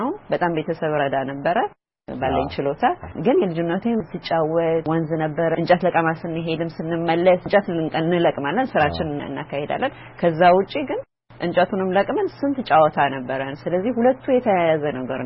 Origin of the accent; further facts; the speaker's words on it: Addis Ababa, Ethiopia; እኔ አዲስ አበባ ሾላ የካሚካኤል እዛ አካባቢ ነው ያደኩት።